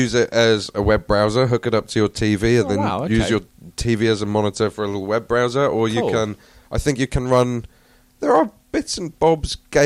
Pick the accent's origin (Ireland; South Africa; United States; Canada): South Africa; He's basically just said I'm racist by default because I'm South African.